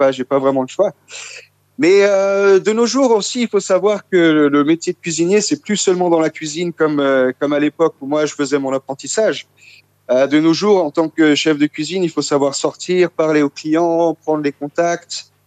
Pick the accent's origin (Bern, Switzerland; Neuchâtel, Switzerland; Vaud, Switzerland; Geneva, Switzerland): Neuchâtel, Switzerland; La Chaux-de-Fonds; Moi j'ai grandi à la Chaux-de-Fonds, donc c'est pas loin du Jura, donc c'est vrai que c'est des goûts, c'est des textures qu'on connaît.